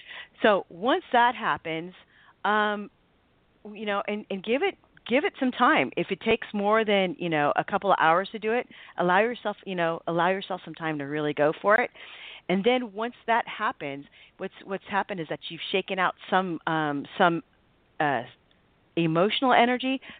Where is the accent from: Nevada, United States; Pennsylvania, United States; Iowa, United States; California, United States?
California, United States; Oakland; I come from Oakland, but my family comes from the island of Java in Indonesia.